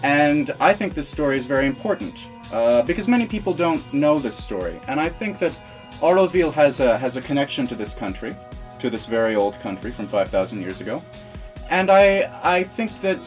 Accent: United States; I come from America originally. I studied linguistics in Scotland.

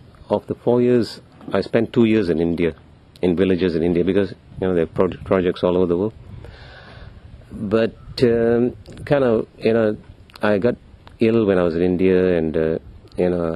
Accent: Kuala Lumpur, Malaysia; English is a second language; Kuala Lumpur in Malaysia.

